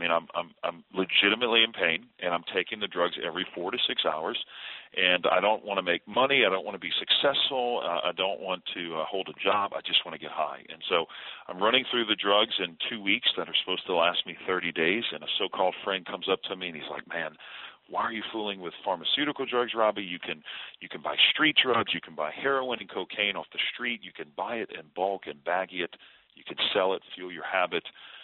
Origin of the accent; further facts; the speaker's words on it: New Orleans, Louisiana, United States; When I grew up in New Orleans, Louisiana, I had really good parents. We went to the Roman Catholic Church, half Italian, so we were very religious.